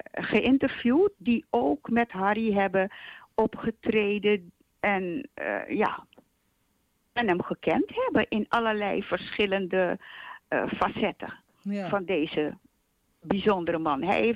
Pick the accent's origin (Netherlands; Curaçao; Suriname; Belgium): Suriname; moved away; want ik zeg u, ik ben in 60 uit Suriname weggegaan.